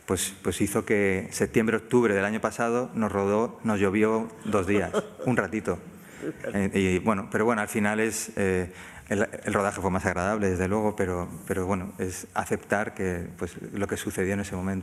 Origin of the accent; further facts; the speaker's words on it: Madrid, Community of Madrid, Spain; born there; yo llevo Cantabria en la sangre. Yo nací en Madrid por accidente porque me considero cántabro. Mi familia, mi padre es cántabro, toda la familia de mi padre es cántabra